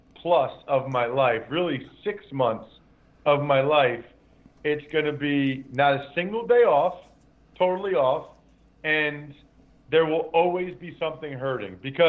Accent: Pennsylvania, United States; And also, we're both from Pennsylvania.

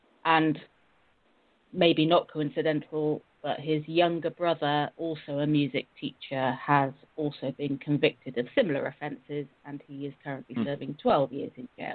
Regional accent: England, United Kingdom; I am a 47-year-old divorced and single female. I come from England.

